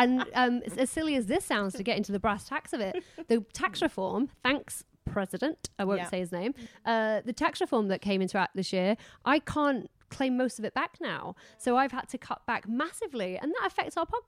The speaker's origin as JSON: {"language": "English", "country": "United Kingdom", "said": "I was working being British for the first time in my life."}